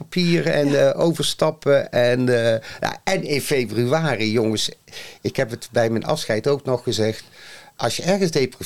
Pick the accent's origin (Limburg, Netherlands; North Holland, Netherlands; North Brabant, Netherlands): North Brabant, Netherlands; Ik ben geboren en getogen in Brabant, in de buurt van Eindhoven. Ik heb daar zoals het daar hoorde, een katholieke school bezocht. Want alle scholen waren daar katholiek.